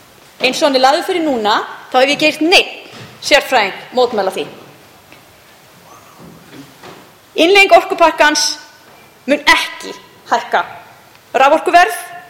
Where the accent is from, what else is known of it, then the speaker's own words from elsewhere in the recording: Mosfellsbær, Capital Region, Iceland; sveitastjórnarkosningar í heimabænum mínu Mosfellsbæ